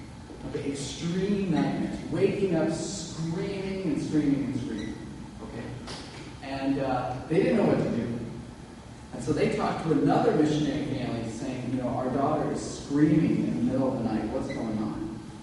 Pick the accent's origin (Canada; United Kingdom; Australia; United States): Australia; But I come from Australia, that's where I was born, and into India.